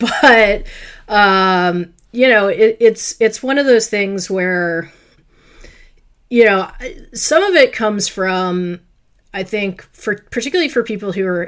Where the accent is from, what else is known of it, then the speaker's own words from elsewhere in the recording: Washington, District of Columbia, United States; moved away as an adult; also born or lived in Los Angeles, United States / Chicago, United States; now in Wisconsin, United States; So I live in Wisconsin. I am originally from Washington, D.C. So I was born and raised in D.C. I lived there until I was 18.